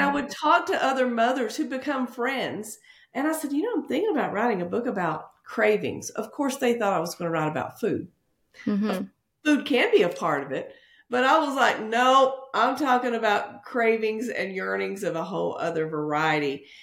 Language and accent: English; the South, United States; I grew up in the South, and sometimes I don't know if it's just where I was born, but I lived in fear of God more than I did understanding what grace and love was.